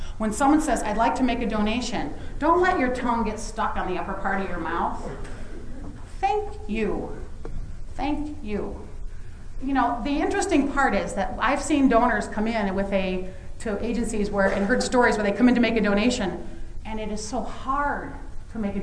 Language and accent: English; Chicago, Illinois, United States; Well, I grew up in Chicago. We don't shoot animals there